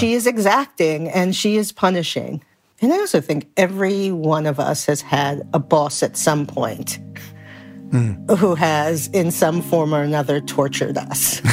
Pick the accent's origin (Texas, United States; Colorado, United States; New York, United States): New York, United States; Brooklyn; I grew up in Brooklyn in a multicultural community.